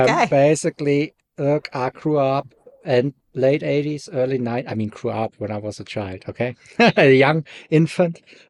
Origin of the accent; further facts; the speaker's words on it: Germany; English is a second language; also born or lived in Ireland; as you can hear, I'm from Germany. Fortunately, I'm not there anymore. But back when I finished my master's in Ireland in music technology